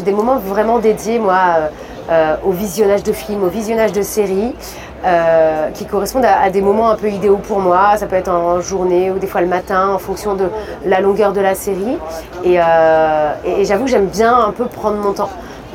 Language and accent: French; Nantes, Pays de la Loire, France; vu que je viens de Nantes